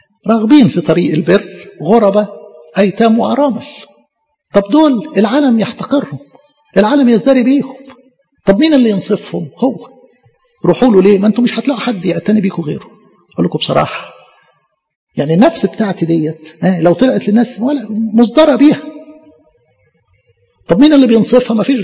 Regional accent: Egypt; إحنا يا مصريين كانت الموطن بتاعنا العبادات الوثنية، فتغربنا عن عبادات أبائنا من أجل المسيح.

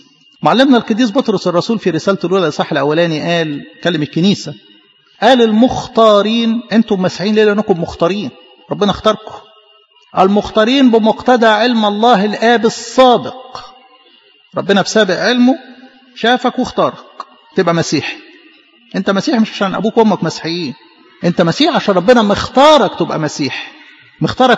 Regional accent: Egypt; إحنا مثلا كمصريين جدودنا إيه؟ جدودنا فرعنا

